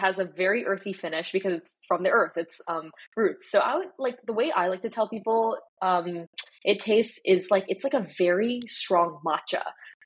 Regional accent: Los Angeles, California, United States; now in Santa Monica, United States; I grew up in West LA, but I moved to Santa Monica in like 2019, or my family moved to Santa Monica in 2019.

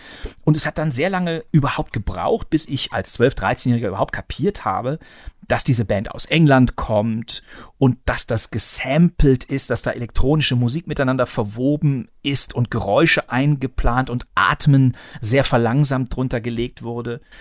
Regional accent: Bonn, North Rhine-Westphalia, Germany; Ich war zwar nicht im Freibad, sondern irgendwie in meiner Heimatstadt Bonn und bin da mit irgendeinem rumpeligen Rad durch die Gegend gefahren

